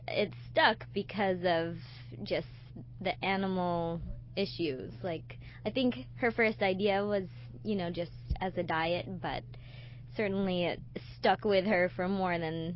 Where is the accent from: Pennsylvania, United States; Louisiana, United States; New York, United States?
Louisiana, United States; since I grew up in Louisiana and they put animal products